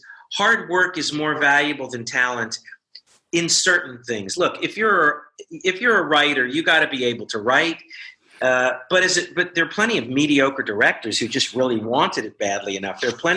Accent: Newport News, Virginia, United States; and I grew up in Newport News, Virginia, we didn't have art films.

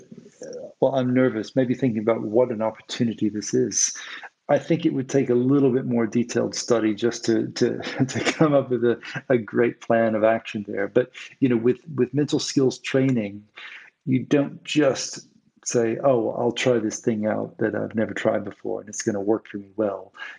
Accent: South Carolina, United States; moved away as an adult; now in United Kingdom; Yeah, I'm from South Carolina.

